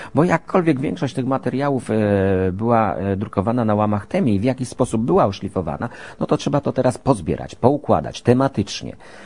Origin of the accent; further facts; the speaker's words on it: Tarnów, Lesser Poland, Poland; chylę głowę przed moim rodzinnym miastem, jednym z najpiękniejszych, jakie znam